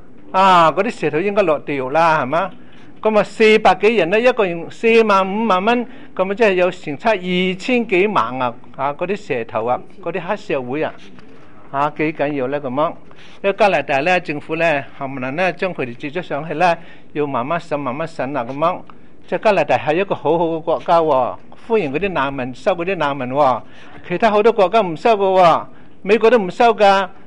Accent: China; now in Canada; 中国大陆嘅时候打仗嘅时候咧，啊，我哋中国人咧又嚟咗啊

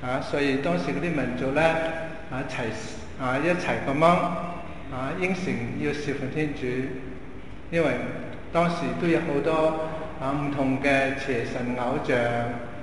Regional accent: China; 我们中国人

